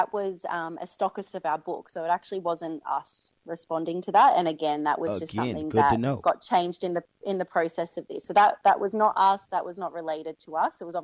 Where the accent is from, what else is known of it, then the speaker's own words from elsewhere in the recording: Australia; to be perfectly honest with you guys, as an Australian, they would view that as quite racist